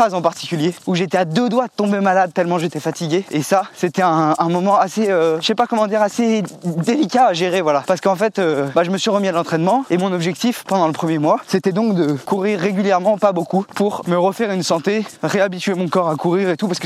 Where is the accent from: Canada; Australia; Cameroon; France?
France; now in Belgium; Je suis un Français qui habite en Belgique, donc je m'adapte à la langue.